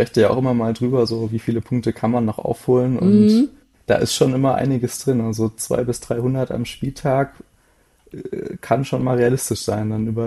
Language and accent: German; Leipzig, Saxony, Germany; ich bin geboren, aufgewachsen in Leipzig